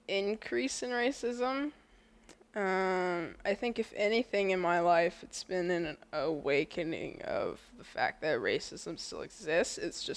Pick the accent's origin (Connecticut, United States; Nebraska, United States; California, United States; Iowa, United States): Iowa, United States; Ankeny; also born or lived in Ames; I was born in Ames. I moved here the summer before my third grade year, and I've lived in Ankeny ever since.